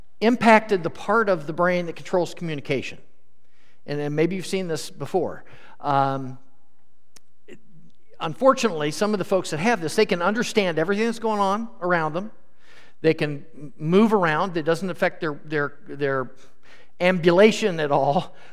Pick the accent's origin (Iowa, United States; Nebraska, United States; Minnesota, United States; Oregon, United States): Iowa, United States; Des Moines; I grew up in the Christian church, and the specific one I grew up at was Capitol Hill Christian Church in Des Moines, Iowa, on the east side.